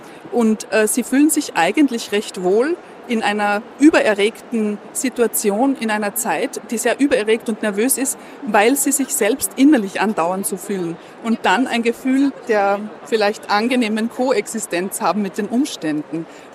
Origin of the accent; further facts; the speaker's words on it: Austria; die Großmutter ist im Gebirge, wo ich herkomme. Ich kann mich irgendwie nicht ganz lösen davon, von meinen Generationenproblemen oder Herkunftskomplexen, wie viele Österreicher, denke ich.